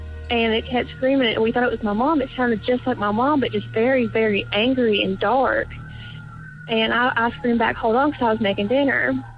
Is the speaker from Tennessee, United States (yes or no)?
yes; Tennessee, United States; I am from Tennessee.